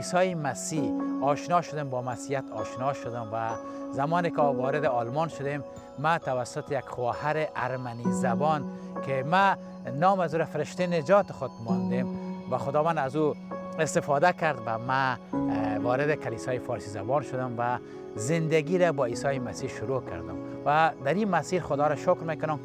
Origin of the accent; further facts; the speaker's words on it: Kabul, Afghanistan; زمان بچگی و جوانی و نوجوانی مرا در شهر زیبای کابل سپری کردیم. همچنان در یک خانواده تقریبا متعصب مذهبی به دنیا آمدیم